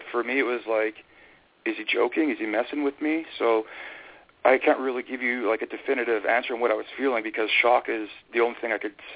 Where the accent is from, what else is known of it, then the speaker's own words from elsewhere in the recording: Fort McMurray, Alberta, Canada; also born or lived in British Columbia; I was born and raised in Fort McMurray, Alberta. I'm Mikisew Cree, First Nation. I grew up in Fort McMurray, like I said. Went to school out in Vancouver Island and basically just kind of lived around British Columbia and Alberta